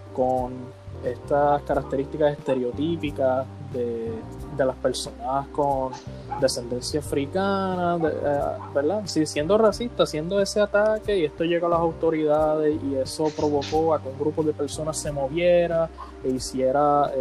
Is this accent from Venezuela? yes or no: no; Puerto Rico; a fin de cuentas somos puertorriqueños.